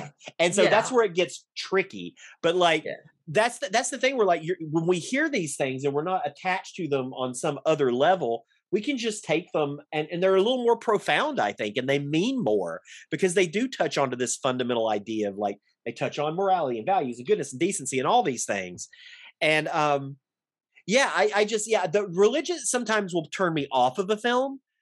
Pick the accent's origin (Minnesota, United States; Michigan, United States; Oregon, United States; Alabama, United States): Alabama, United States; Okay, I'm Alabama.